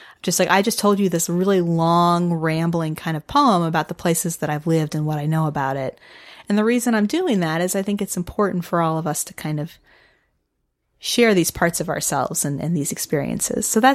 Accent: Midwest, United States; I'm not from Michigan, but I'm from the Midwest.

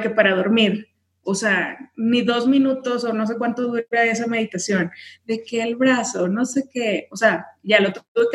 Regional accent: Tamaulipas, Mexico; now in Mexico City, Mexico; vivo en Ciudad de México, pero soy de Tamaulipas, uh-huh. Tengo ya 7 años viviendo acá, y bueno, sí es un cambio de ciudad y de todo, ¿no? Del norte a la Ciudad de México.

